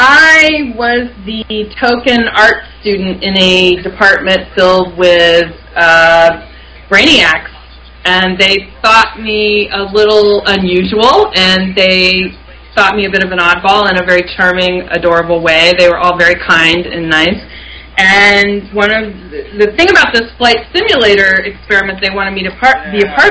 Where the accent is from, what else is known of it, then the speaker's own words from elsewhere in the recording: Athens, Ohio, United States; Shout out to Athens, Ohio. Love it. That's my hometown as well.